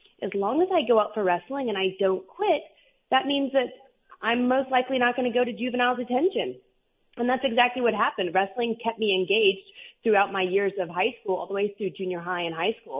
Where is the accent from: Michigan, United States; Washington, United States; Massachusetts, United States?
Washington, United States; Seattle; I came from Seattle. I moved to Minnesota.